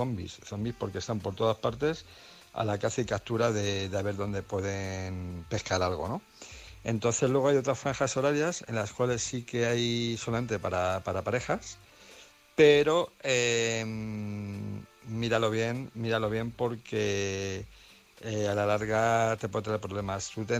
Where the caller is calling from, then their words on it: Madrid, Community of Madrid, Spain; de Madrid.